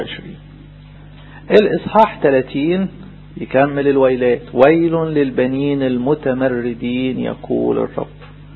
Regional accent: Egypt; بلدنا مصر المحبوبة

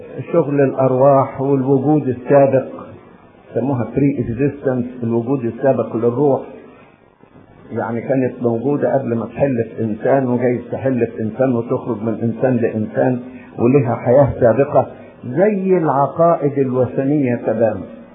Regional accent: Egypt; جميع كليات اللاهوت اللي موجودة عندنا في مصر

